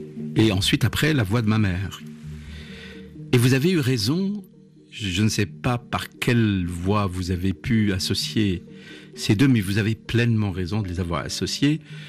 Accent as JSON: {"language": "French", "country": "Tunisia", "said": "Et même quand j'étais en Tunisie, c'était ma préoccupation"}